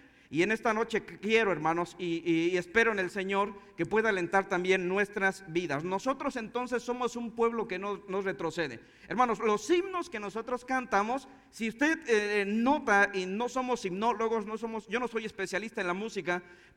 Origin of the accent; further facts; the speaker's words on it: Toluca, State of Mexico, Mexico; Porque nosotros no somos de Tabasco, somos de Toluca.